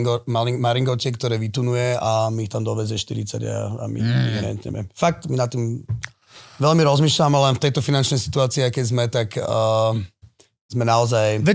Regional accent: Bratislava, Bratislava Region, Slovakia; Ja som chlapček z Petržalky, vieš.

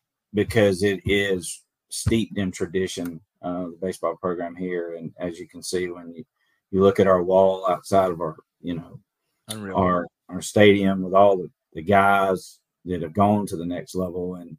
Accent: Columbus, Georgia, United States; I'm from Columbus. I grew up in Columbus.

